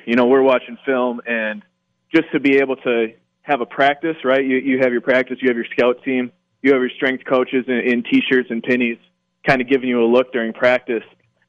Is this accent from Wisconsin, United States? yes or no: yes; Green Bay, Wisconsin, United States; you know, growing up in Green Bay to epitomize, like, your goals and dreams really being realized like that. Just because the Packers mean so much to that community.